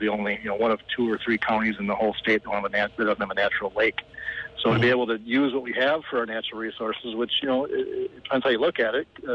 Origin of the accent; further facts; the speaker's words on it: Austin, Minnesota, United States; You know, I'm originally from Austin and was gone for several years but came back